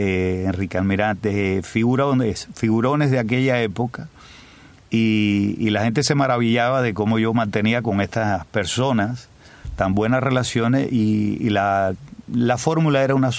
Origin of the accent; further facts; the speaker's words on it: Sibanicú, Camagüey, Cuba; yo soy de Camagüey. Yo soy de Sibanicú, Camagüey, el pueblo que se negó a morir.